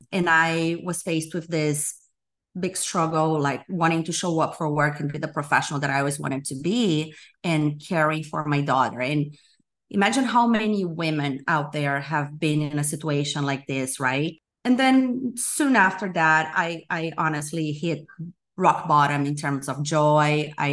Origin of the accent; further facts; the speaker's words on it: Brazil; English is a second language; So I'm from Brazil. I was raised at a family, very religious and traditional family.